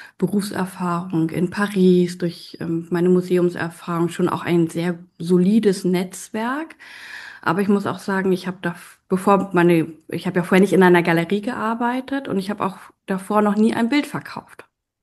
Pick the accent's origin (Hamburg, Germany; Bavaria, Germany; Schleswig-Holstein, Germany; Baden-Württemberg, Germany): Hamburg, Germany; nach Hamburg zu bringen, in meine Heimatstadt.